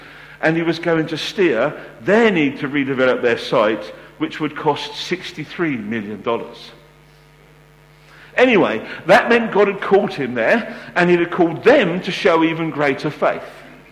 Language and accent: English; United Kingdom; We waited our turn. We're British after all.